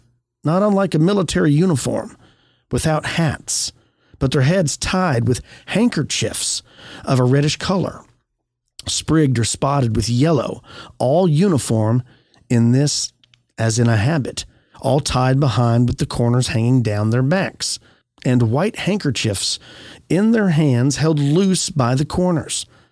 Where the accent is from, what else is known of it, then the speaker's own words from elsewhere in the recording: Texas, United States; I, you know, I'm a Texan. You're going to have to let it go.